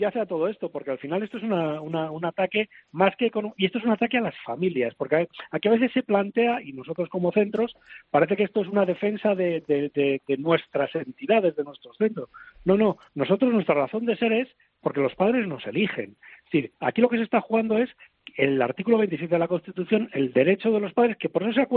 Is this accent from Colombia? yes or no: no; Spain; como español